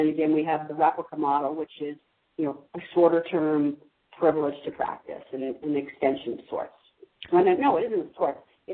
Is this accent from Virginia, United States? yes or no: no; New Hampshire, United States; or my license to drive a car, was going to be the state of New Hampshire, because that's my home state.